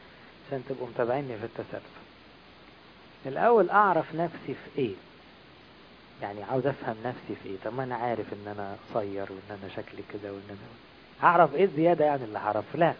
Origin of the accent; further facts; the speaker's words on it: Egypt; اغلبنا كمصريين